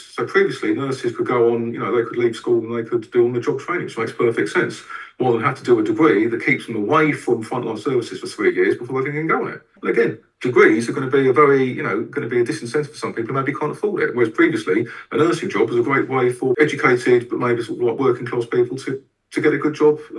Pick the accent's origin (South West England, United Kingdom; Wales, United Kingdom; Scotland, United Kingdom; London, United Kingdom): London, United Kingdom; Wandsworth; also born or lived in Lambeth; I was born in Lambeth, I grew up in Wandsworth, and I currently live in Wimbledon. I've lived in South London all of my working life.